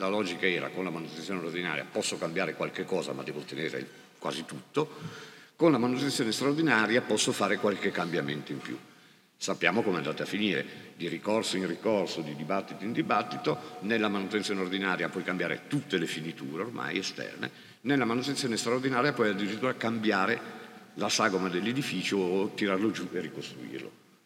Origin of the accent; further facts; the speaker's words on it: Genoa, Liguria, Italy; Vengo da Genova